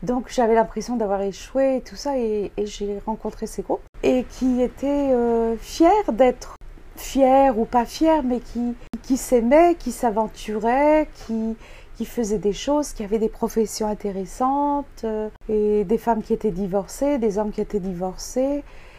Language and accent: French; France; now in United States; Je suis une Française qui vit aux États-Unis.